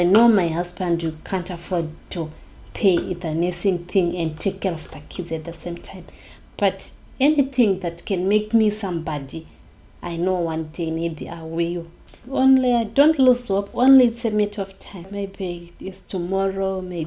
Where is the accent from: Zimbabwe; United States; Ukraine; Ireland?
Zimbabwe; Harare; born there; I was born in Harare, Zimbabwe. I'm 32 years old. I'm married and I have 2 kids.